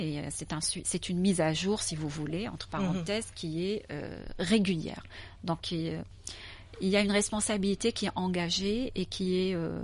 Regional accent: Algeria; Alors, chez nous en Algérie, je parle de chez nous.

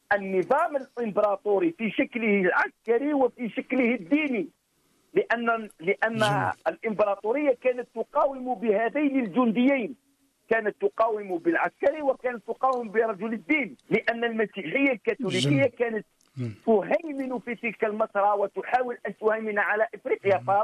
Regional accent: Algeria; هذه مسألة الأبولوجيا هي مسألة فنية وجمالية أصيلة داخل وعينا كجزائريين

